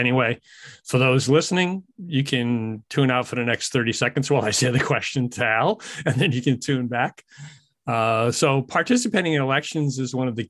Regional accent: Pawtucket, Rhode Island, United States; now in Franklin, United States; I spent most of my growing up years in Pawtucket, Rhode Island, but I'm a couple of years away to passing Pawtucket. So Franklin will be the new one for me.

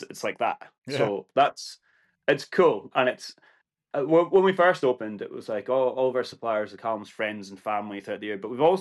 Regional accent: Portree, Scotland, United Kingdom; also born or lived in Braes; I grew up in Portugal. I'm born and bred Sky, anyway. But I started my first few years in Braes, and then moved into Portree, which is where my mum and dad are from, anyway. So my ancestors go back in Sky, like, hundreds of years, either side. Grew up there.

